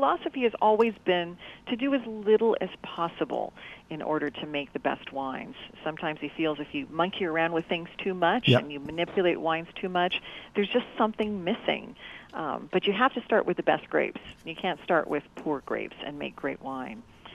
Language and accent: English; St. Helena, California, United States; when I was growing up in St. Helena, there was a railroad track that rarely had trains on it